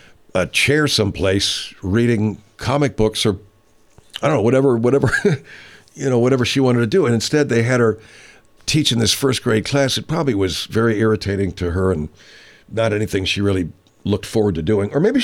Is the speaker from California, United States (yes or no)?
yes; Arcadia, California, United States; a rock quarry over in down below Longdon off of Peck Road in Monrovia, this town next to Arcadia, my hometown.